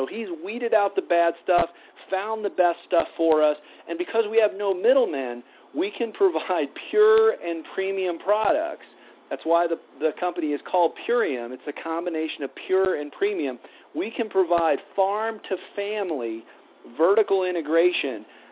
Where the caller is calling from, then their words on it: Colorado, United States; I'm calling in from Colorado tonight.